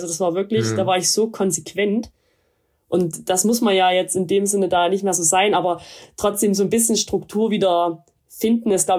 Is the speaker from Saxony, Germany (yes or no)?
yes; Saxony, Germany; ich komme ja ursprünglich aus dem Erzgebirge, da gibt's auch ein paar kleine Gipfel, das ist jetzt auch landschaftlich schön